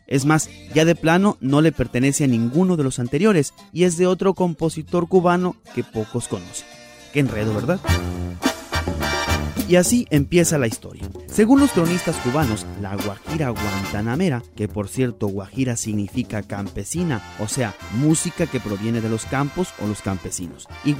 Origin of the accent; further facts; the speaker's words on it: Mexico; nosotros como mexicanos no estamos exentos de identificarnos con él